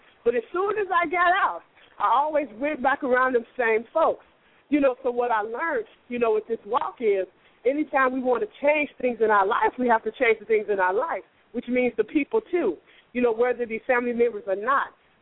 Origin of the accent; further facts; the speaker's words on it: Chicago, Illinois, United States; now in Atlanta, United States; I'm originally from Chicago, just as the young lady said, but I'm living in Atlanta.